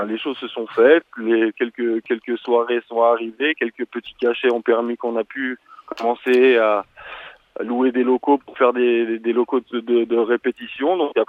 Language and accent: French; Lyon, Auvergne-Rhône-Alpes, France; now in Switzerland; originaire de Lyon à la base, je suis français, mais avec la double nationalité